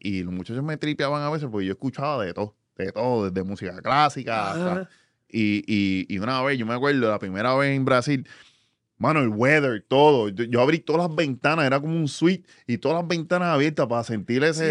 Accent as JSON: {"language": "Spanish", "country": "Puerto Rico", "tie": "born or raised there", "said": "Lo que cualquier persona, yo creciendo en Puerto Rico hubiera querido."}